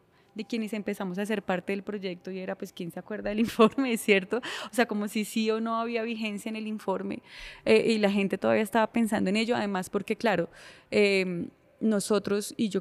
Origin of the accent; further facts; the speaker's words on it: Bogotá, Bogotá Capital District, Colombia; nosotros como bogotanos y bogotanas, ahí sí muy centralizado